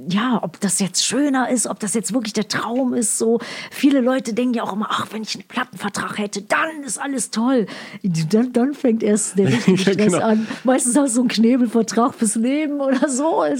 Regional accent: North Rhine-Westphalia, Germany; ich bin im Ruhrpott aufgewachsen

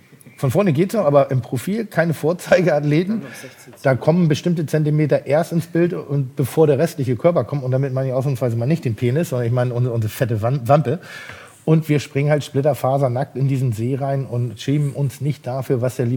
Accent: Pinneberg, Schleswig-Holstein, Germany; weil ich komme aus Pinneberg

